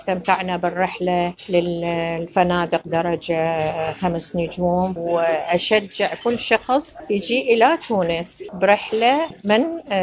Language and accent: Arabic; Iraq; أنا عراقية